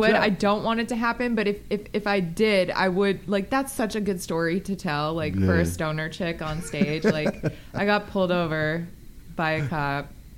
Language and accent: English; Las Vegas, Nevada, United States; also born or lived in Vermont; I grew up in Vegas. I learned to drive at 17. My parents waited. But I went to college all on the East Coast.